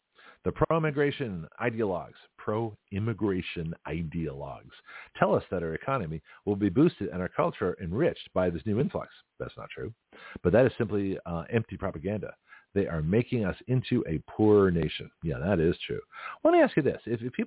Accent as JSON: {"language": "English", "country": "Canada", "lives_now": "United States", "said": "I'm from another country. I'm Canadian, right?"}